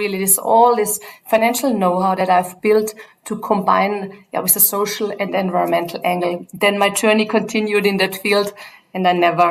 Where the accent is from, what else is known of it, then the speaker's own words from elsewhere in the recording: Austria; English is a second language; moved away as an adult; now in Zurich, Switzerland; I'm married to a Dutchman. That is why I have this long name, but originally, weird long name, but originally I come from Austria. I'm now in Zurich since more than 15 years.